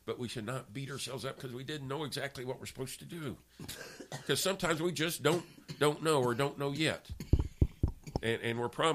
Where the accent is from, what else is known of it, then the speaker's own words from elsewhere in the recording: United States; when I was growing up in America